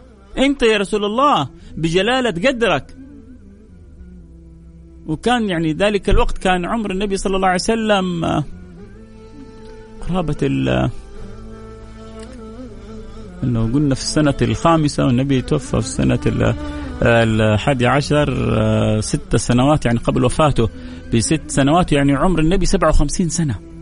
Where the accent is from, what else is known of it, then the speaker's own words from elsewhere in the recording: Jeddah, Makkah Province, Saudi Arabia; من جدة، أنا مندوب توصيل